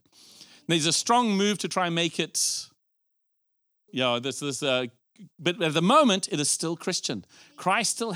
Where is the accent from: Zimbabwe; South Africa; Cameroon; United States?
Zimbabwe; now in United Kingdom; And, you know, I look at our society today, and we came from Zimbabwe to here.